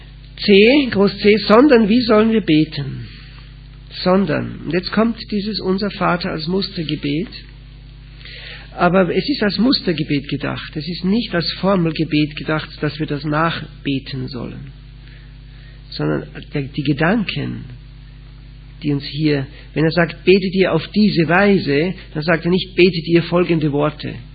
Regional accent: Austria; now in Switzerland; ich bin kein Schweizer, ich bin Österreicher, aber ich wohne in der Schweiz.

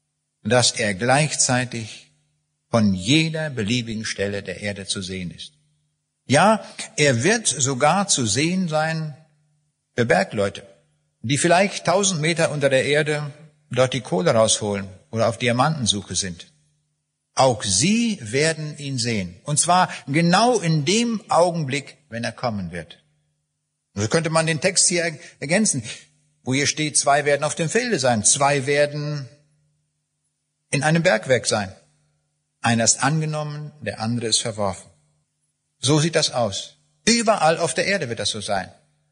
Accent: Kaliningrad, Kaliningrad Oblast, Russia; Königsberg waren am nächsten Tag, habe ich ihnen von dieser Begebenheit erzählt. Ich habe gesagt, das war meine Heimat, aber ist es nicht mehr.

